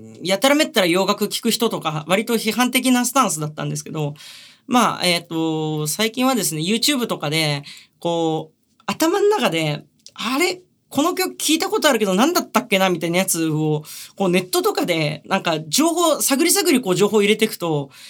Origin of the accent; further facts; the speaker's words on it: Urayasu, Chiba, Japan; 僕、新浦安っていう中流階級の町の出身なんですけれども